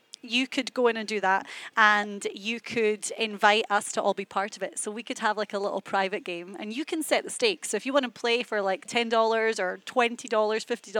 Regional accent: Scotland, United Kingdom; To be honest, I'm quite tight because I'm Scottish.

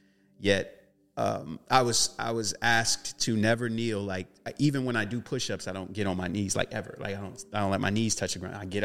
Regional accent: Fayetteville, United States; now in Los Angeles, United States; But growing up in Fayetteville, it's a small town, ghetto town, you know, hood place.

